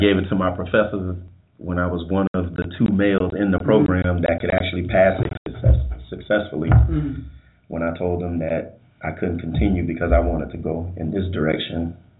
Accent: Sarasota, Florida, United States; Born and raised in a 941. You know, got family all over, man. Everybody, like, I'm from Sarasota and all that, man.

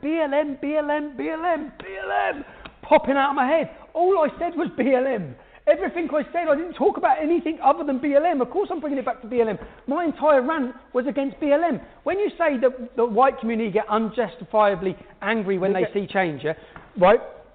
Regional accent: Luton, East of England, United Kingdom; I was one of them growing up in Luton. I was angry.

